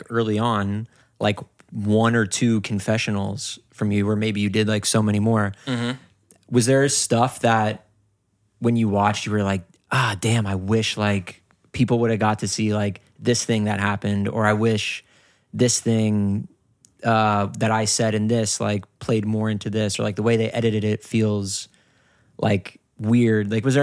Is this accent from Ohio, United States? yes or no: yes; Cincinnati, Ohio, United States; I'm from Cincinnati. Yeah.